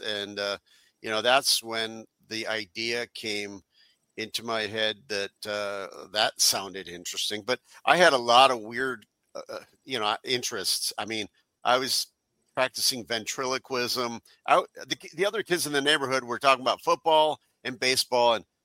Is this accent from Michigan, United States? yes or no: no; New York, United States; up in near my hometown in Western New York.